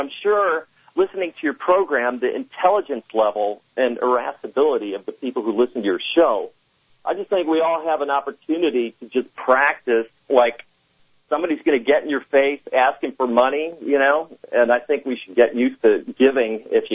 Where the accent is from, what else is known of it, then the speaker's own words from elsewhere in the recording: Toledo, Ohio, United States; I grew up in Toledo.